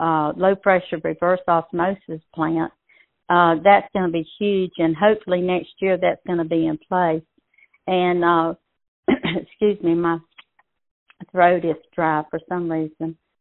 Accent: United States; I was born and raised in Brunswick County, seen a lot of changes, and I care. I love Brunswick County.

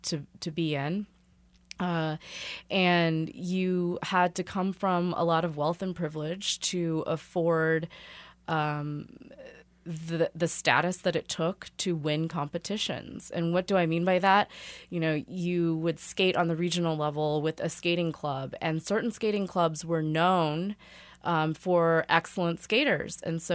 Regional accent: Kansas City, United States; because I was from Kansas City, not from a great, club that was known for good skaters.

